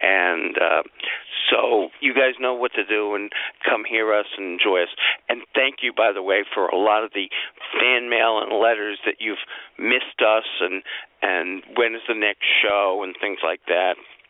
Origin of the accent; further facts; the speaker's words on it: New York, United States; What do I know? I'm from New York.